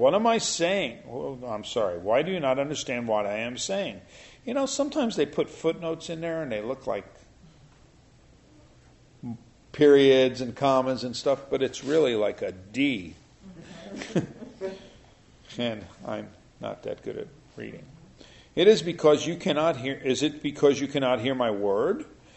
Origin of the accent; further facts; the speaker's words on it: New York City, New York, United States; You know, the funny thing is, I grew up in New York City.